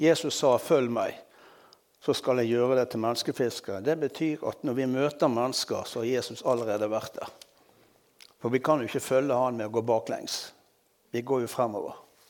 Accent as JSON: {"language": "Norwegian", "town": "Bergen", "region": "Vestland", "country": "Norway", "said": "Jeg er bergenser jeg også."}